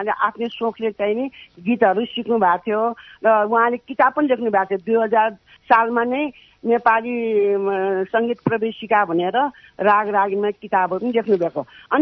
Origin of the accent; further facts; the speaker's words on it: Kathmandu, Bagmati, Nepal; मेरो बाल्यकाल चाहिँ नि काठमाडौँको ओमबाल टोलमा जन्मेको, ओमबाल टोल काठमाडौँमा।